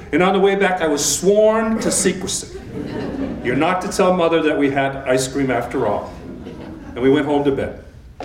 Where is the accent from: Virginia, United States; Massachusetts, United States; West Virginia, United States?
Massachusetts, United States; Boston; Now, I said I come from Boston. I come from Irish Catholic Boston. And that kind of has a whole different way of growing up Catholic.